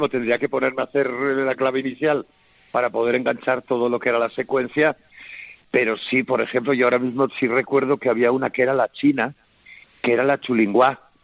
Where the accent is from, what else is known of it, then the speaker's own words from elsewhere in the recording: Asturias, Spain; moved away; Yo soy asturiano de pura cepa, cristiano católico apostólico, lo digo por lo de asturiano, no por otra cosa.